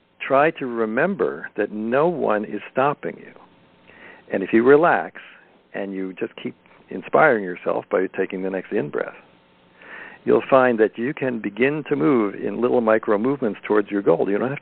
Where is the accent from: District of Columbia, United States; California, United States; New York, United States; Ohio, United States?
New York, United States; And then, of course, I grew up in New York with Mad Magazine when I was in elementary school